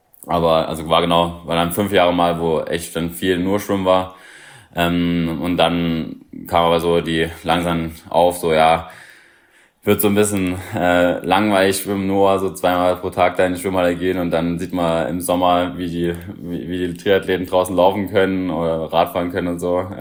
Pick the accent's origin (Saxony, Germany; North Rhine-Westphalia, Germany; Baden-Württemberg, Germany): Saxony, Germany; Leipzig; ich komme aus Leipzig